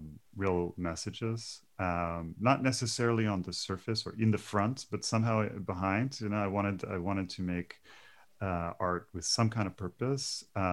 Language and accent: English; Halifax, Nova Scotia, Canada; why did I take on this identity of being Afghan when I was half Afghan growing up in Halifax?